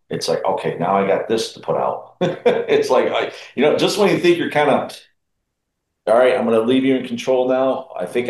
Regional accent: United States; at one time the chief of police of my hometown, of my city

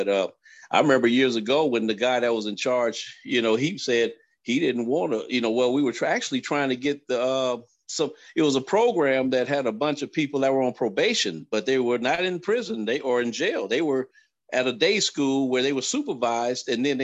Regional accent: Compton, California, United States; it reminds me of growing up in Compton, you know, when you had the white flight

